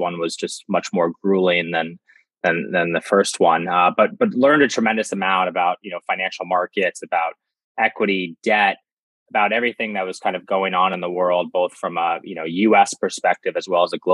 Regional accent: New York City, New York, United States; So I grew up in New York City, the financial hub of the world.

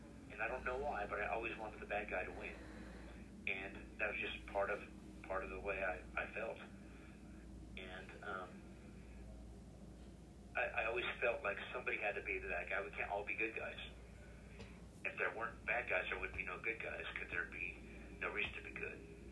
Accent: United States; growing up in America, it was a lot of cops and robbers.

